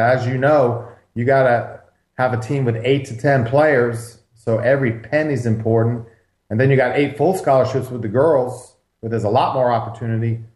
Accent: Clemson, South Carolina, United States; You know, I grew up in Clemson, South Carolina.

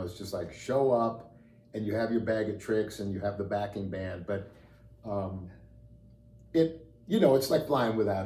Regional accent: New York, United States; moved away as an adult; So my roots are out in the East Coast, but it's been a long time. I moved away from New York when I was about 18.

